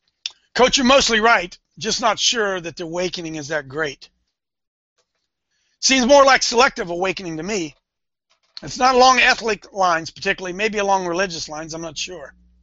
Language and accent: English; Ohio, United States; I don't know if he knows I'm from Ohio or not.